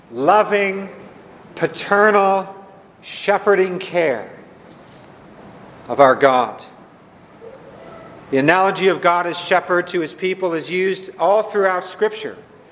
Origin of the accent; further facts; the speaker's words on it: Cupertino, California, United States; I'm from Silicon Valley. I went to high school a block from Apple Computers in Cupertino. I went to Cupertino High School. I grew up near Hewlett Packard.